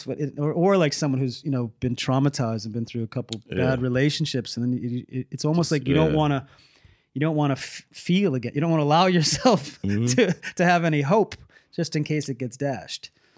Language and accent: English; United States; And it became, for me as an American, like the ultimate source of embarrassment that this guy was leading our country.